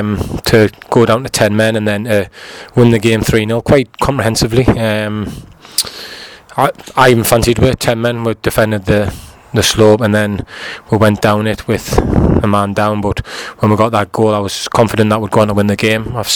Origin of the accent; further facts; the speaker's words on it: South Shields, North East England, United Kingdom; proud that I'm from South Shields, I've lived there all my life, love it.